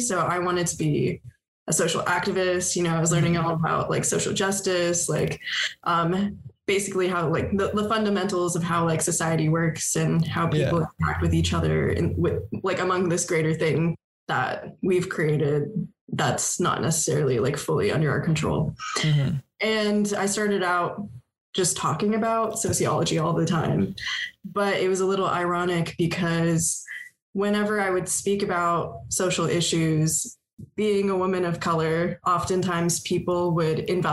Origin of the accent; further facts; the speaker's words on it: Solvang, California, United States; Sullivan, California. It's a little Danish tourist town 30 minutes out of Santa Barb